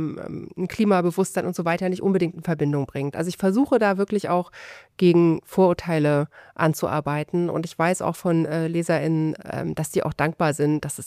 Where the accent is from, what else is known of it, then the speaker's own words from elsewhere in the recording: Leipzig, Saxony, Germany; nachdem ich dann aus Leipzig einmal weg war, wo ich herkomme, immer so die einzige Ostdeutsche.